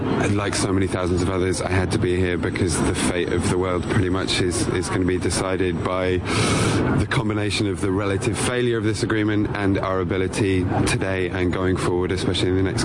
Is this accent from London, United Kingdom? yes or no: yes; London, United Kingdom; I'm from London